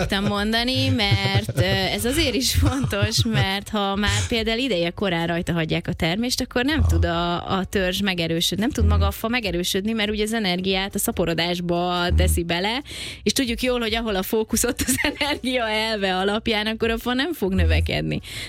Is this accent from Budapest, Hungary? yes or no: yes; Budapest, Hungary; nekünk már a 16. kerületben a Sashalmon nőttem föl, ott a Havashalom utca tanácspark